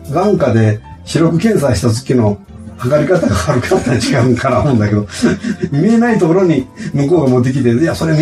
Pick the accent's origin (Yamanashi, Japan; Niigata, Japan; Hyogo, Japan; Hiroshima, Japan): Hyogo, Japan; Kami; 兵庫県北部の、今は香美町と言います。